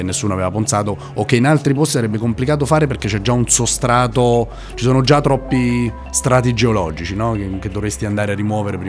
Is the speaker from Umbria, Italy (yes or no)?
no; Rieti, Lazio, Italy; io vengo da Rieti, che è una città di 50.000 abitanti, che sta nel centro Italia, sta a 70 km da Roma, non c'è la ferrovia.